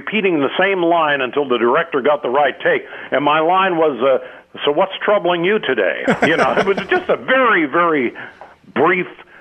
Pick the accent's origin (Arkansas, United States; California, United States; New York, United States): California, United States; Los Angeles; I grew up in Los Angeles, and I used to, getting back to how it all started, I would would be with my transistor radio